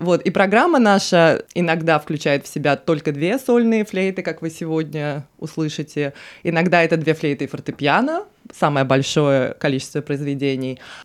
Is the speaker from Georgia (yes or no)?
no; Russia; moved away; also born or lived in Saint Petersburg; репертуар, который, на котором я выросла в России. В России